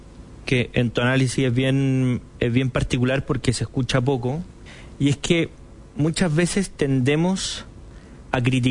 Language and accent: Spanish; Chile; qué tipo de sociedad somos los chilenos